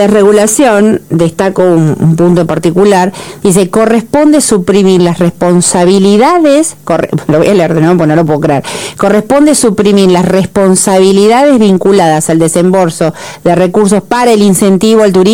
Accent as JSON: {"language": "Spanish", "region": "Tucumán", "country": "Argentina", "said": "Soy tucumana, además, pero conozco."}